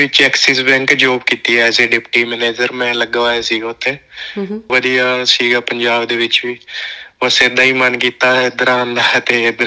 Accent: Ballra, Punjab, India; moved away as an adult; now in Australia; ਪੰਜਾਬ ਤੋਂ ਮੇਰਾ ਜ਼ਿਲ੍ਹਾ ਸੰਗਰੂਰ ਪੈਂਦਾ ਜੀ, ਤੇ ਪਿੰਡ ਮੇਰਾ ਹੈ ਬੱਲਰਾ, ਮੂਣਕ ਦੇ ਲਾਗੇ ਪੈ ਜਾਂਦਾ, ਤਹਿਸੀਲ ਮੂਣਕ ਪੈਂਦੀ ਹੈ ਮੈਨੂੰ

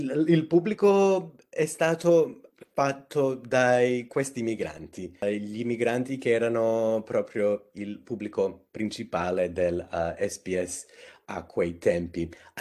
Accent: Perth, Western Australia, Australia; Italian is a second language; Io sono australiano, sono cresciuto a Perth, in un quartiere con tantissimi italiani, croati

